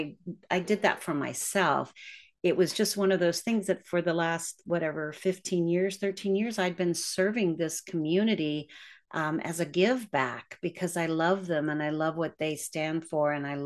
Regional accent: Deep South, United States; moved away; I was brought up in the South, in the deep South, and there were a lot of challenges in my youth. And when I first came to California with my mother

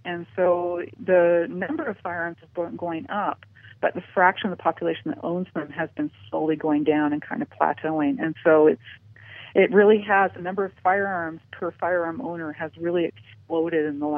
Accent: Canada; now in United States; I grew up in Canada. I'm dual Canadian American, and I spent my entire childhood and young adult life in Canada, and I've been living in the U.S. for the last 20 years. And I grew up with guns in Canada. Basically, where I grew up was basically a wilderness area.

